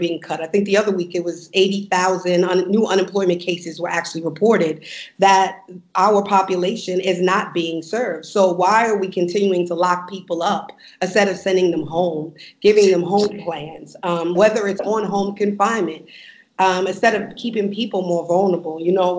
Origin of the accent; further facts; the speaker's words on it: New York, United States; So yeah, as a New Yorker right now, in this critical moment, we are in a national crisis.